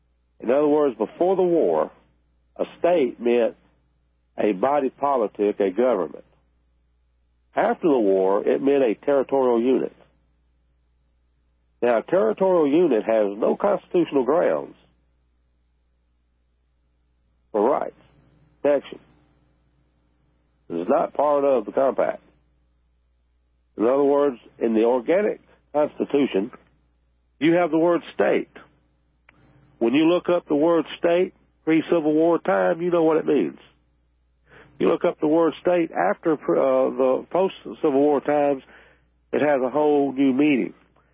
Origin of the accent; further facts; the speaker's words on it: South Carolina, United States; In other words, where I'm from South Carolina.